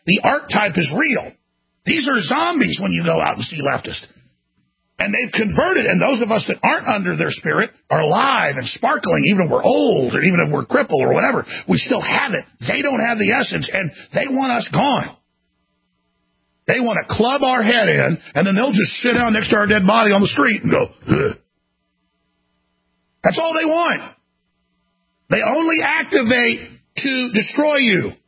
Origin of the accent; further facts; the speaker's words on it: United States; And I'm an American. I come out of a long saga and a long struggle of 244 years and before that.